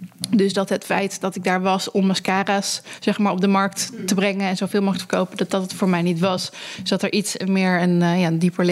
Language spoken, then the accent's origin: Dutch; Friesland, Netherlands; moved away as an adult; also born or lived in Groningen; 35 jaar en opgegroeid, geboren in Friesland. Heel klein dorpje. En vanuit daar ben ik naar Groningen gegaan om bedrijfskunde te studeren.